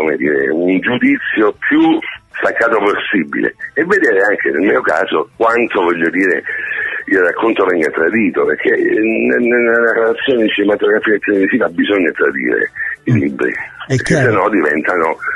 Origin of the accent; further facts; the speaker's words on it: Racalmuto, Sicily, Italy; visto che io sono di Racalmuto